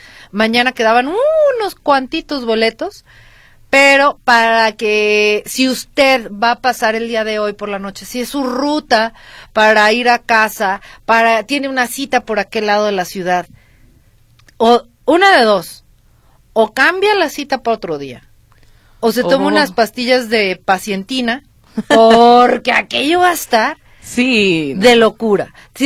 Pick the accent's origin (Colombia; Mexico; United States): Mexico; Digo, pues trabajamos fuerte en todos lados, todos los mexicanos somos súper trabajadores